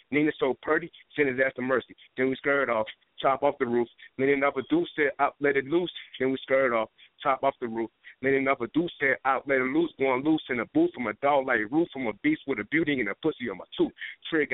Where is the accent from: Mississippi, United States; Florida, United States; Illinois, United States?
Illinois, United States; Chicago; I'm from Chicago